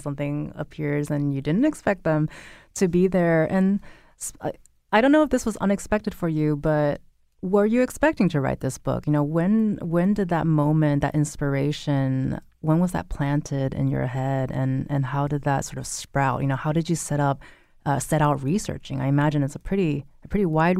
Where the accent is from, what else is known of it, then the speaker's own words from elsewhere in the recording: West Coast, United States; And I grew up in the West Coast, so Bigfoot was a huge part of storytelling out there.